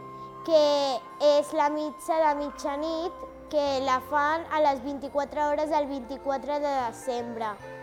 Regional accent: Argentina; Jo no sóc d'Itàlia, sóc d'Argentina, però el meu bisavi era d'Itàlia.

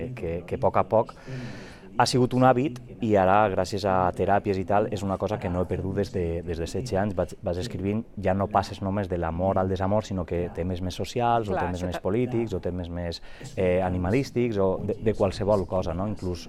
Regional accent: Alicante, Valencian Community, Spain; també vaig sentir tremendament orgullós quan vaig representar Alacant a la meva terreta, no?

